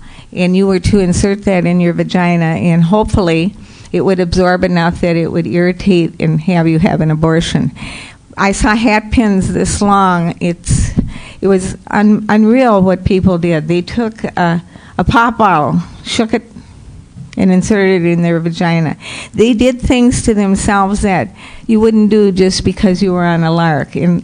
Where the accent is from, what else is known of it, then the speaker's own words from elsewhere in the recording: St. Cloud, Minnesota, United States; I think it's important you know a little bit about me. I was born and raised in St. Cloud.